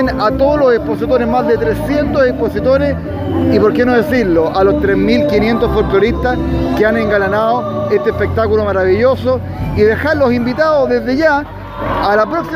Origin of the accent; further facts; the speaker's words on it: Chile; a disfrutar como corresponde, como buenos chilenos